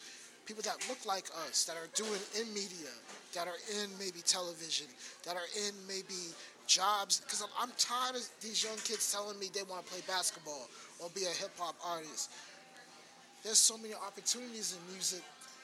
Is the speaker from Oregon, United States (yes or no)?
no; Medford, Massachusetts, United States; also born or lived in Tennessee; So I grew up in West Medford, and I grew up in Tennessee. So it was kind of like the best of both worlds.